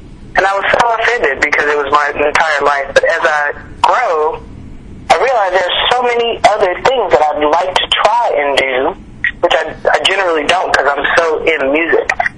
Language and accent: English; Chicago, Illinois, United States; From Chicago, and Shane Park is one of those places I've played many, many times.